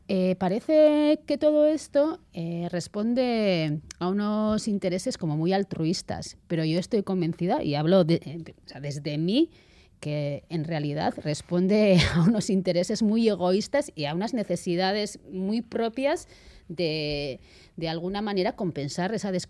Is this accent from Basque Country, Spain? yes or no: yes; Beasain, Basque Country, Spain; yo soy de Beasain. Mi aita es de un Baserri